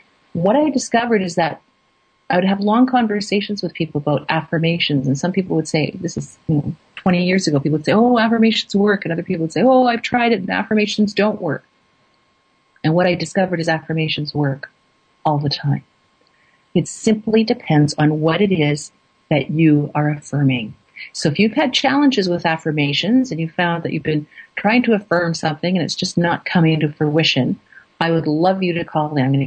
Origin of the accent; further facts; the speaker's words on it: Canada; I'm Canadian. That's a giveaway the way I say that last letter of the alphabet. I'm based in Calgary, Alberta, Canada